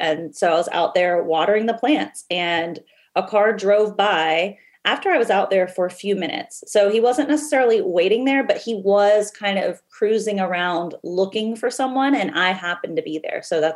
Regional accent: the Carolinas, United States; Yeah. Right. 15 years old.

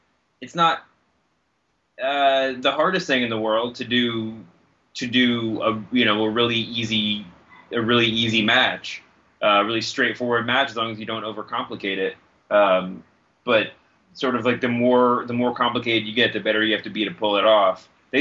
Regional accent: Louisville, Kentucky, United States; I grew up in Louisville watching, Jerry Lawler and the Jarrett's Memphis territory

